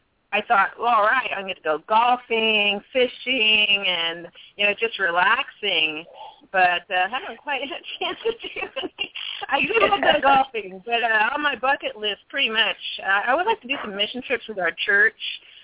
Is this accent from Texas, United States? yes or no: yes; Alvin, Texas, United States; First of all, I have to say I'm from Texas, Alvin, Texas. You probably know where that is, Anthony and Bill. Near Houston, home of Nolan Ryan if you're a baseball fan. I miss Texas.